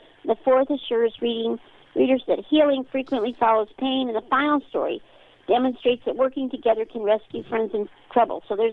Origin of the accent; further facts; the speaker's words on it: Connecticut, United States; also born or lived in New Jersey; I grew up in a small town in eastern Connecticut, and as I worked to complete 4 degrees, and while I was pursuing my career as a librarian, I lived in New Jersey